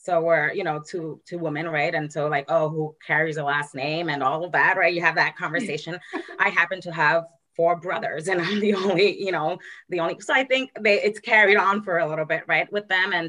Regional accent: Dominican Republic; also born or lived in Puerto Rico; So I am the daughter of a Puerto Rican father and a Dominican mother. I was born in Puerto Rico, I always say raised in DR, but I wasn't really raised in DR. I was raised with my Dominican side of the family. But I went to Dominican Republic literally 2 weeks after I was born.

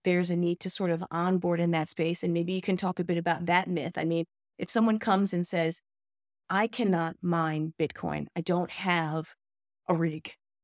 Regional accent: United States; I'm speaking very generally, but I can't because I'm American here.

